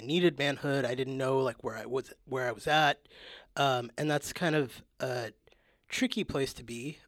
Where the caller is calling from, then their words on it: New York City, New York, United States; Yeah, I'm talking from New York City.